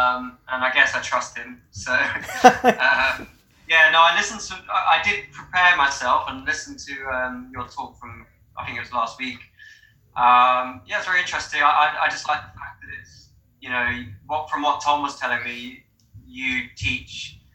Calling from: London, United Kingdom; So I'm in London.

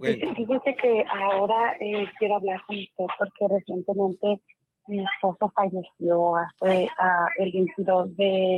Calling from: Fountain Valley, California, United States; De Fountain Valley, California.

